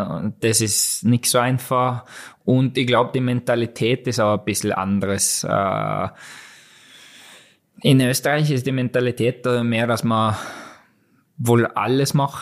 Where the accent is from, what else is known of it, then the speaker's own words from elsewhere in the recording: Norway; German is a second language; now in Salzburg, Austria; Leute hast Doppel-Staatsbürgerschaft in Österreich. Aber ich bin in Norwegen geboren, aufgewachsen, Raringen, wo ich komme aus dem Norwegen, das ist, was sagt man, richtige Heimat